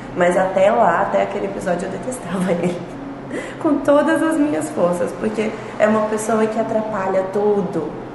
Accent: São Paulo, Brazil; Uma ressalva importante, eu sou de São Paulo, podrão em São Paulo não é uma coisa ruim

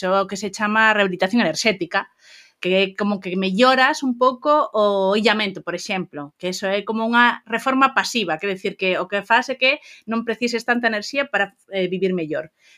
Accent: Lugo, Galicia, Spain; o que son de Lugo é unha cousa fundamental, é unha cidade que, por exemplo, non medra a poboación.

